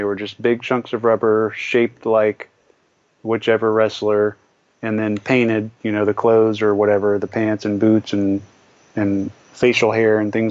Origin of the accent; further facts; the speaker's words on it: the South, United States; I grew up in the South, so maybe they were more available in the area where they ran.